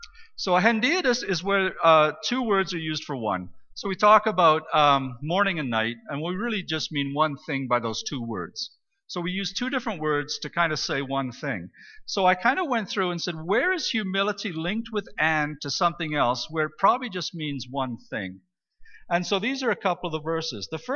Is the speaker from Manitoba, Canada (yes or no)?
no; Saskatchewan, Canada; Well, I grew up in Saskatchewan.